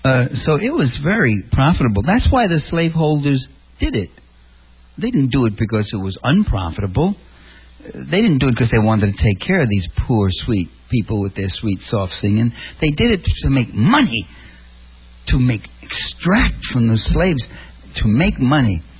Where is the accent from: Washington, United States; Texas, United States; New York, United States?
New York, United States; New York City; I'm originally a New Yorker. You probably guess just hearing me talk, you got a problem with that.